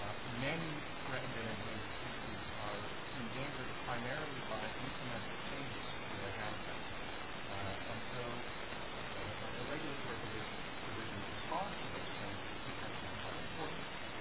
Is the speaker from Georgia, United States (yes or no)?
no; Maine, United States; these maps, which show my home state of Maine